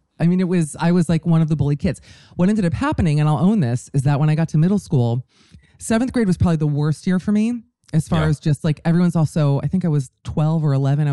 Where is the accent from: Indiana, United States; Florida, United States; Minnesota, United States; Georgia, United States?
Florida, United States; Miami; down to South Beach, because I'm from Miami, which is where I am right now